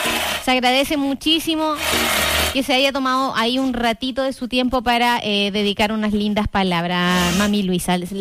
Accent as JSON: {"language": "Spanish", "country": "Chile", "said": "como buen chileno, comprando el regalo a última hora"}